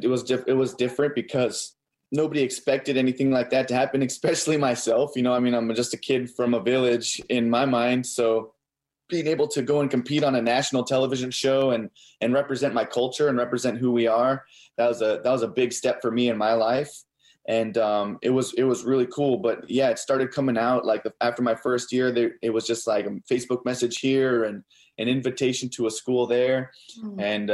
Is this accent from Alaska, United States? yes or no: yes; Unalakleet, Alaska, United States; also born or lived in Barrow; from American Ninja Warrior. I'm Inupiaq from Unalakleet and Barrow, Alaska.